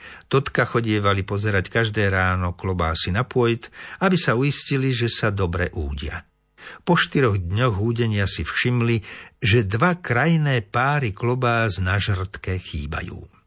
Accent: Liptovské Revúce, Žilina Region, Slovakia; Obzvlášť vynaliezaví bývajú kocúry, ktorým u nás na Liptove hovoríme máčkovia. Návšteva manželov Jolany a Fabiána z našej dediny Liptovské Revúce je vždy spojená s bohatým etologickým repertoárom správania ich kocúra, čierneho ako sadza.

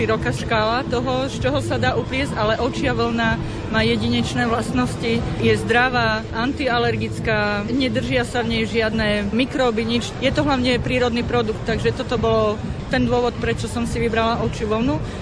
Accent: Svidník, Prešov Region, Slovakia; now in Liptov, Slovakia; Ja som rodená východniarka, pochádzam zo Svidníka, ale manžela mám Liptáka, takže nás to počase vrátilo na Liptov.

